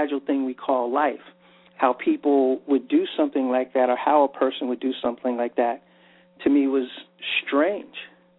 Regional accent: New York City, New York, United States; I was an inner city kid growing up in New York, spent a lot of time in the Bronx and stuff like that.

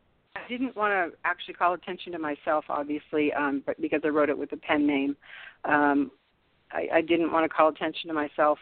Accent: Sacramento, California, United States; were so familiar to me where I grew up and in Sacramento. And I used to walk all over Sacramento

